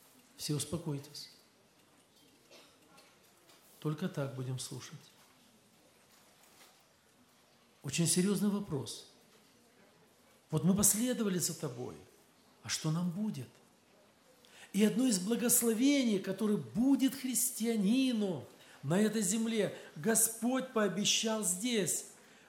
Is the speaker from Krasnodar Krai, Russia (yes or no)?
yes; Kurganinsk, Krasnodar Krai, Russia; А ты откуда? Я говорю: я с Курганинска.